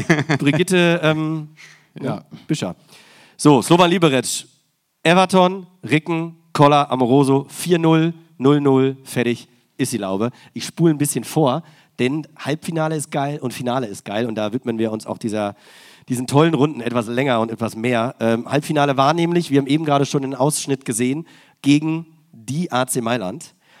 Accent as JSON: {"language": "German", "region": "Lower Saxony", "country": "Germany", "said": "Ich komme aus der Nähe von Hannover."}